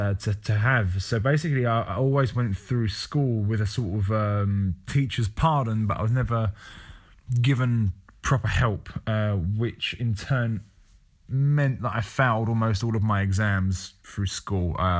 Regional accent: Hartley, South East England, United Kingdom; I'm 26 years old, and as I said, I'm from Kent, from a little village called Hartley.

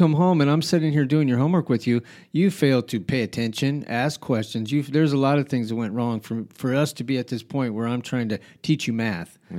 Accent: Albuquerque, New Mexico, United States; now in Rehoboth, United States; because I came from Albuquerque. I mean, I'm not. I mean, I'm here, but I do not. I missed the.

